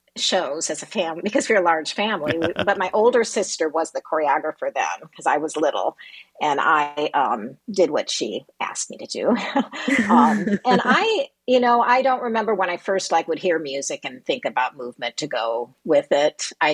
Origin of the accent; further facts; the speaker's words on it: Michigan City, Indiana, United States; Well, I grew up in Michigan City. I'm the youngest of eight children, and we had a pretty artistic household.